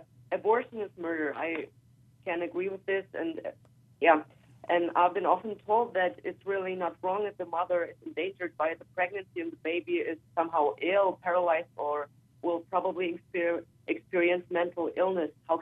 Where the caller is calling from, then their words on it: Jena, Thuringia, Germany; I'm from Jena, Thuringia, right in the center of Germany.